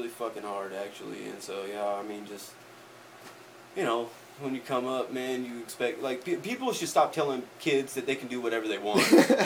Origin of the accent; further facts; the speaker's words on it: Fresno, California, United States; born there; also born or lived in Arkansas; We both came out of Arkansas. I was born in Fresno, California.